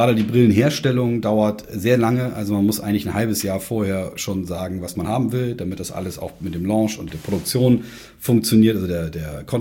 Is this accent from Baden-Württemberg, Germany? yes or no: no; Hamburg, Germany; als Hamburger